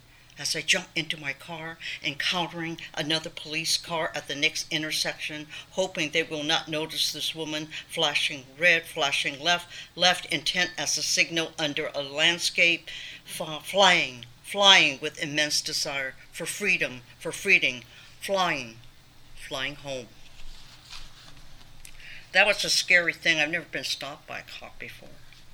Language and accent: English; Oakland, California, United States; not liking, not valuing my own identity as a Chinese woman growing up in Oakland, California, and how I was influenced by the media, thinking that I should be white.